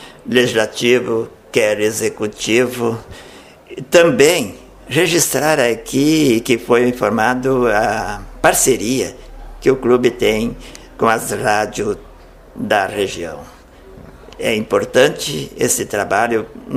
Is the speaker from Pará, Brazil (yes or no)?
no; Crissiumal, Rio Grande do Sul, Brazil; now in Espumoso, Brazil; Sou natural da cidade de Criciúmal, próximo à fronteira com a Argentina, próximo de Santa Rosa, essa região. Hoje estamos residindo em Espumoso.